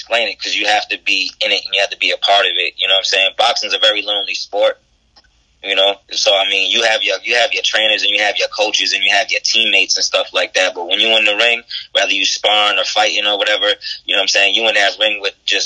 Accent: New Bedford, Massachusetts, United States; I'm from New Bedford, Massachusetts, you know, New Orleans City.

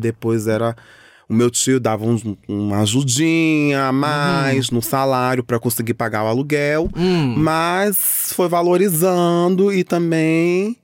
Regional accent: Rio de Janeiro, Brazil; also born or lived in Niterói; Exatamente, sou carioca. Ali, da Lapa.

